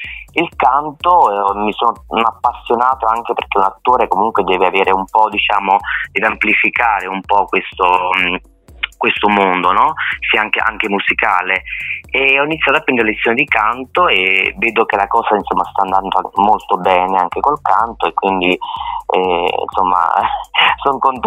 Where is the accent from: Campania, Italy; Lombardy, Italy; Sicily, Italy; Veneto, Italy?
Campania, Italy; Le mie radici campane, io sono campano